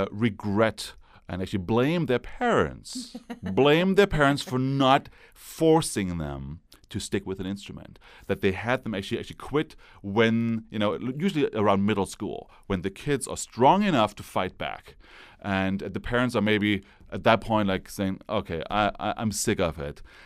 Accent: Germany; Well, I grew up in East Germany. The wall came down when I was 19 years old.

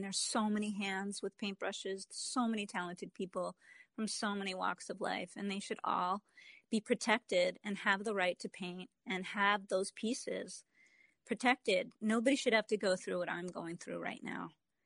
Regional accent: New York City, New York, United States; I grew up in New York City.

